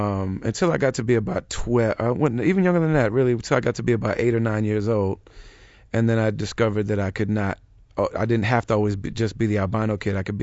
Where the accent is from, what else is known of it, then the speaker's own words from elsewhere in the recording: Michigan, United States; also born or lived in Madison, Wisconsin; I was born in Madison, Wisconsin, and I moved away from there when I was a little kid. I don't really remember living there. And then I lived in little towns throughout Michigan.